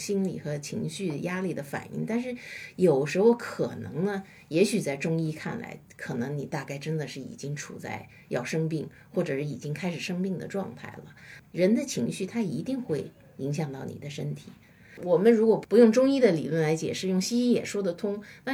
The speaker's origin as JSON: {"language": "Chinese", "country": "China"}